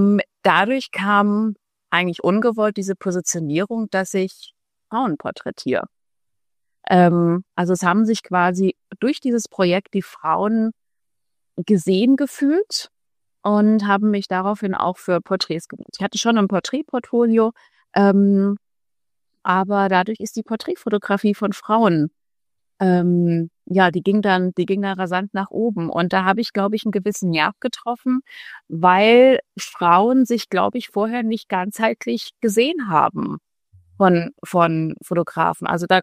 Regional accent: Frankfurt, Hesse, Germany; moved away as an adult; now in Munich, Germany; Bin aber keine Münchnerin. Ich bin eigentlich Frankfurterin. Und mich hat es vor 14 Jahren nach München verschlagen.

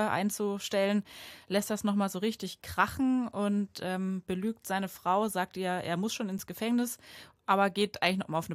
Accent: Bavaria, Germany; ich komme aus Bayern.

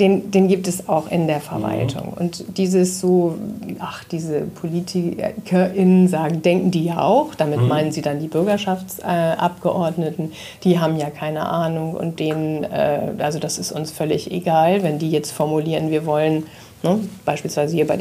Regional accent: Lower Saxony, Germany; ich bin ja auch in Niedersachsen aufgewachsen, in einem Flächenland

